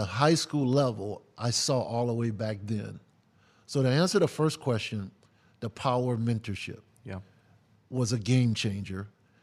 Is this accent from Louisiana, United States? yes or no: yes; New Orleans, Louisiana, United States; So growing up in New Orleans, dad and mom, two older brothers, I never had to look outside of my house for a role model.